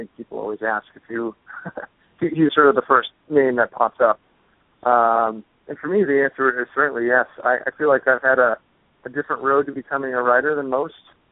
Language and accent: English; Beverly, Massachusetts, United States; now in Stoughton, United States; I was just going to say, I grew up in Beverly, Massachusetts, where the book is set. So I've been sort of a hopeless parochial New Englander for most of my whole life.